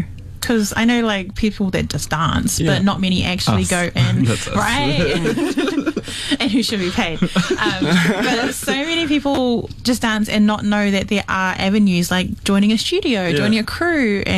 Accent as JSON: {"language": "English", "country": "New Zealand", "tie": "born or raised there", "said": "When because I grew up in New Zealand"}